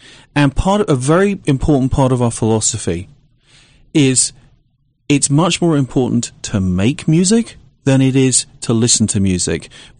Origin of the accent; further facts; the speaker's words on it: United Kingdom; I'm actually British.